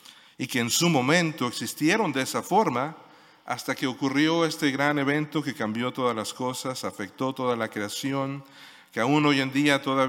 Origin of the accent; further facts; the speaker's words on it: Mexico City, Mexico; moved away as an adult; now in Barcelona, Spain; más o menos mexicano, digo yo, porque sí pasé, nací en la Ciudad de México, pasé los primeros 20 años de mi vida allá, pero pasé los siguientes 30 años de mi vida fuera de mi país y en los últimos 5 acá.